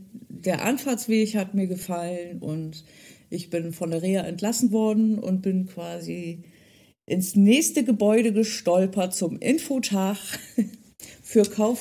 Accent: Delmhorst, Lower Saxony, Germany; born there; Aber sowas von Norddeutsch bin ich. Wie gesagt, ich bin ja in Delmhorst geboren und es gehört zu Niedersachsen und es ist im Norden und ich könnte mir auch nicht vorstellen, von hier irgendwie weg.

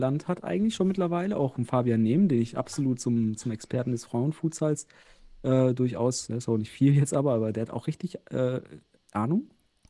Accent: Osnabrück, Lower Saxony, Germany; Und ich komme ja auch aus Osnabrück.

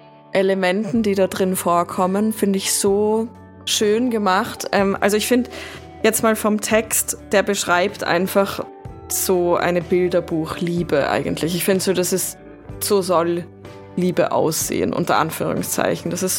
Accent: Austria; eben für mich als Österreicherin

